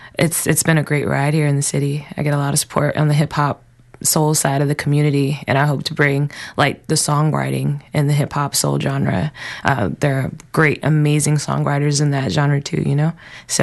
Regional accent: Virginia, United States; now in Jacksonville, United States; I'm from Virginia, but I've lived in Jacksonville for almost like over 10 years

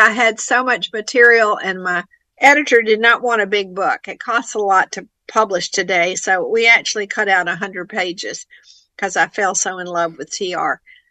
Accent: Mississippi, United States; I'm from Faulkner land.

